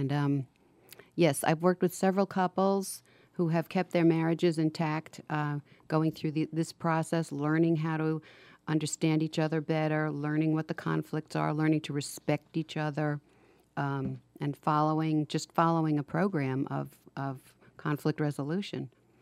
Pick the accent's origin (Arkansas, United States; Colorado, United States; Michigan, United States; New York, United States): New York, United States; New York City; I grew up in New York City, and I have children in all different parts of the country